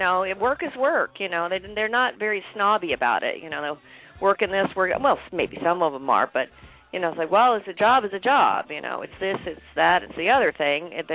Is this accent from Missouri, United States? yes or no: no; Montana, United States; also born or lived in Texas / Arizona; Well, I was born in Texas, and then but I didn't really stay there. My dad was a mining engineer. So I grew up in Montana